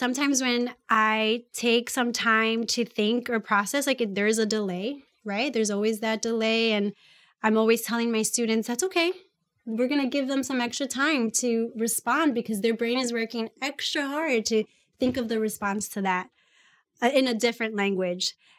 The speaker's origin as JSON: {"language": "English", "town": "Chicago", "region": "Illinois", "country": "United States", "tie": "born or raised there", "said": "So I think about myself, I'm Puerto Rican, I'm Ecuadorian, I'm born and raised in Chicago, so I might have a little twang when I speak."}